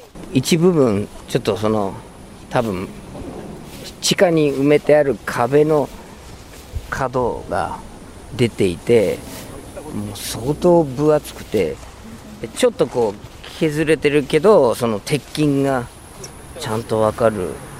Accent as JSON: {"language": "Japanese", "country": "United States", "said": "相手国、僕の母国のアメリカから来る電波をどうやってかき消すか"}